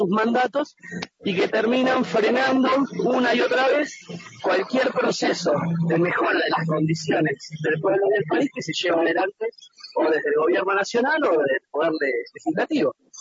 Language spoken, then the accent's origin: Spanish; Argentina; qué tipo de fallos vamos a recibir como pueblo argentino de esa corte